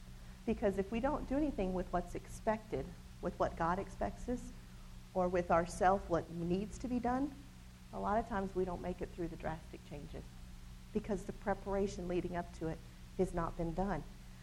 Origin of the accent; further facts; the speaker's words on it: Tennessee, United States; I'm originally from Tennessee